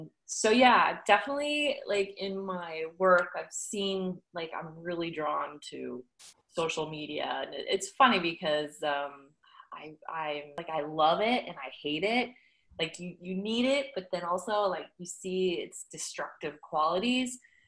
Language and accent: English; California, United States; also born or lived in New York; I'd lived in New York for almost 19 years. And then I finally did the move to LA without a job. And I'm from California